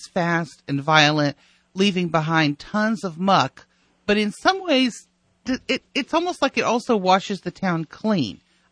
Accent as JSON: {"language": "English", "region": "Texas", "country": "United States", "tie": "born or raised there", "said": "I grew up in South Texas, and we used to go to Padre Island, which was just 40 miles away from us."}